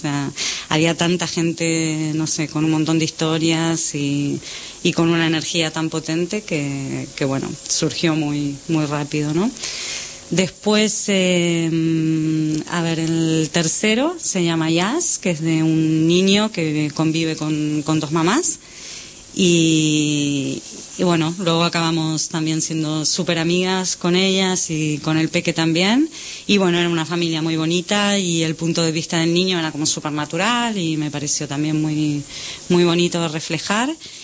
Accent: Argentina; moved away as an adult; now in Barcelona, Spain

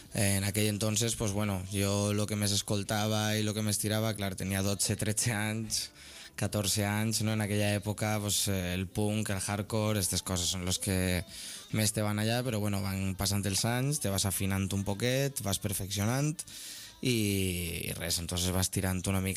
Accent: Valencia, Valencian Community, Spain; moved away as an adult; now in Barcelona, Spain; vinc de València, sóc una persona que viu així en Barcelona ja des de farà uns 6 o 7 anys.

